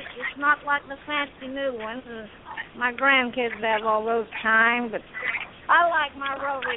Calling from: Dublin, North Carolina, United States; Calling from Dublin. Dublin, North Carolina.

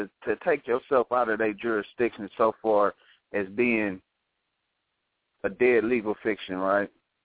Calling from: Inglewood, California, United States; I'm calling from the Inglewood, California area.

